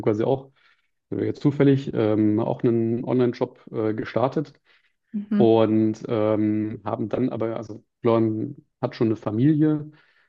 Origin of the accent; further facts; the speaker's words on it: Erfurt, Thuringia, Germany; Wir sind beide in Erfurt aufgewachsen